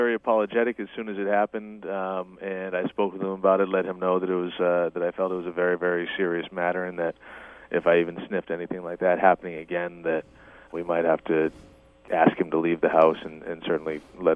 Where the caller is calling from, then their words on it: Boston, Massachusetts, United States; I'm calling from Boston.